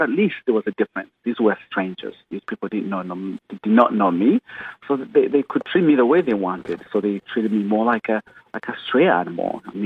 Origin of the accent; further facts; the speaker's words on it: Uganda; You know, well, I grew up in Uganda, poor of the poorest.